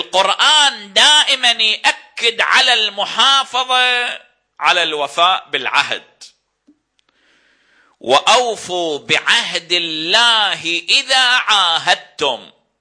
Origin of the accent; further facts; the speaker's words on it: Iraq; لأن أنا عراقي أريد أتكلم